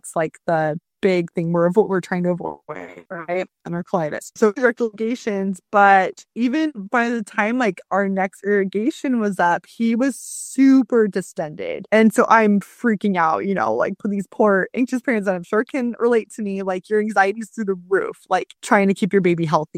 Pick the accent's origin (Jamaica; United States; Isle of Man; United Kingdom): United States; Arizona; I'm from Arizona and I have like a team of naturopathic doctors in Arizona.